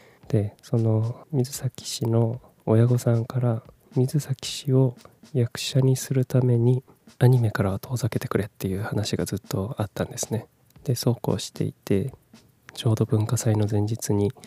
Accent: Kumamoto, Japan; moved away as an adult; also born or lived in Fukuoka / Tokyo; 18歳から福岡、30歳から東京で暮らし、35歳で会社を辞め、地元の熊本でフリーランスのウェブライターとして生きることにした僕

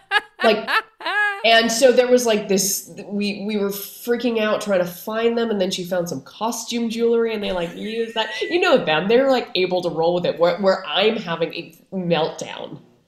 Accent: Canada; there's something about getting to an international level as a Canadian that people get very excited about.

